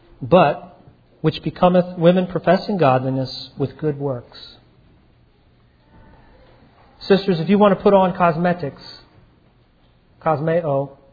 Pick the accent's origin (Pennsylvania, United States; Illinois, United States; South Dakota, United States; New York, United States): Pennsylvania, United States; Philadelphia; I grew up in Philadelphia in this real preppy, if you know what that means, background.